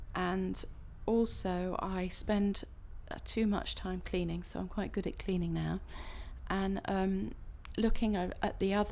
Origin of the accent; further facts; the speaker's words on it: Wales, United Kingdom; now in London, United Kingdom; My date of birth is the 19th of October 1967. And I come from Wales, but I live in Kensal Green in London, just down the road.